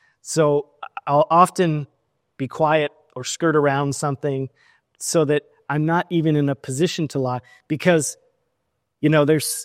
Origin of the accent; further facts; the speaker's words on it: Seattle, Washington, United States; also born or lived in Los Angeles / Phoenix; I grew up in Seattle, LA, and a little bit of Phoenix.